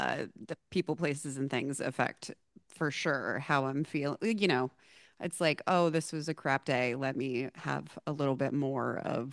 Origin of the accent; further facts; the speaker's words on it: California, United States; So it's not, I'm too Californian.